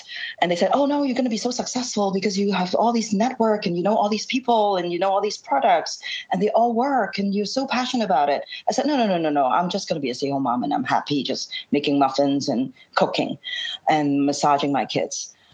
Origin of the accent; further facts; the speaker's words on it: Hong Kong; So, okay, so I'm from Hong Kong.